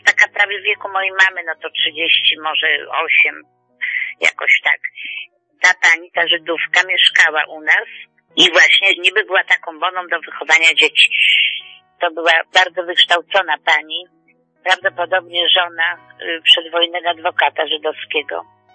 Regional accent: Warsaw, Masovian Voivodeship, Poland; Pochodzę z Warszawy i urodziłam się w samą wojnę 11 września 1939 roku.

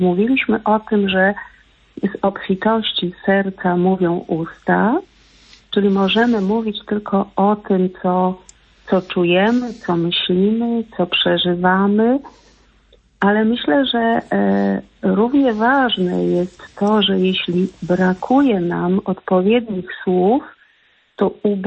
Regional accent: Kraków, Lesser Poland, Poland; jestem z Krakowa, jestem nauczycielką języka polskiego.

